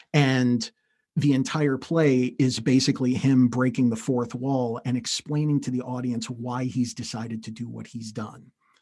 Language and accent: English; New York, United States; and this is in my hometown. I'm still back in the Hudson Valley.